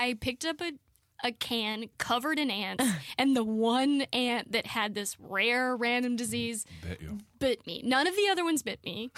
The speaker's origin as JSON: {"language": "English", "region": "Georgia", "country": "United States", "tie": "born or raised there", "said": "I mean, I feel like growing up in Georgia, like I played in a creek."}